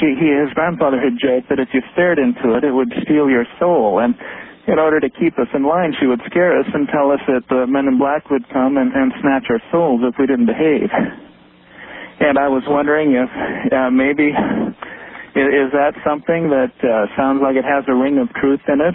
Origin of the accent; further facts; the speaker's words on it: Colorado, United States; now in Portland, United States; I grew up on a ranch in Colorado.